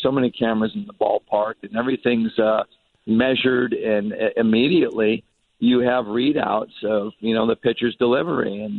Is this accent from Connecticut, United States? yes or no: yes; Connecticut, United States; He'd always come say hello, you know, knowing I was from Connecticut.